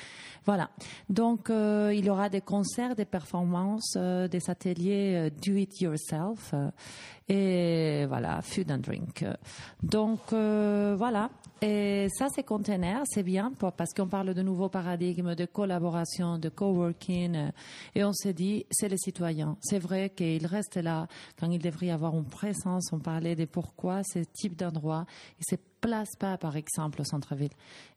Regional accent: Spain; French is a second language; parce qu'en tant qu'espagnol, des fois pour moi, écrire c'est quand même complexe

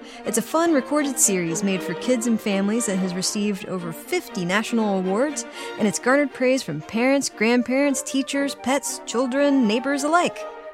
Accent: Fort Hood, Texas, United States; born there; I was born at Fort Hood in Texas.

